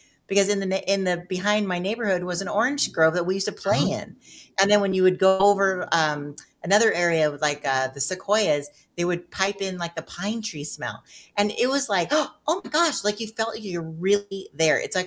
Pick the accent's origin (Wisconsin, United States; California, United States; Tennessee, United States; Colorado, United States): California, United States; Anaheim; I grew up in Anaheim near Disneyland.